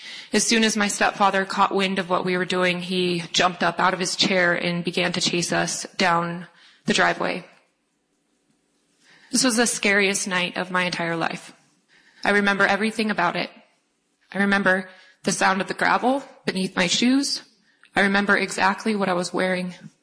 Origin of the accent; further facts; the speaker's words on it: Montana, United States; born there; I was born on the Blackfeet Reservation here in Montana.